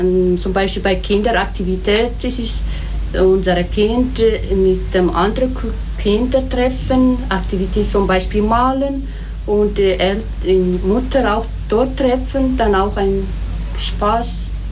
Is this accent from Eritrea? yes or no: yes; Asmara, Maekel, Eritrea; German is a second language; now in Munsingen, Germany; Ich komme aus Eritrea. Ich bin in der Stadt Asmara aufgewachsen.